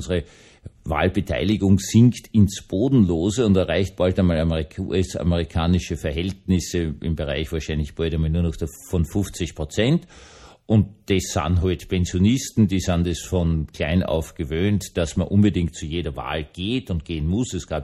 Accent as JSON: {"language": "German", "country": "Austria", "said": "Man muss ganz ehrlich sagen, als Österreicher hat man es nicht geglaubt."}